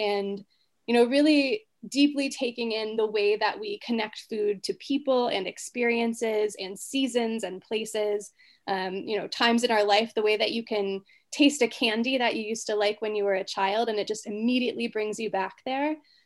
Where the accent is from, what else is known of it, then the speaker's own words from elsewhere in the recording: Florida, United States; I grew up in Florida, where there are lots of orange groves and you know, certain kinds of fish in the ocean around us.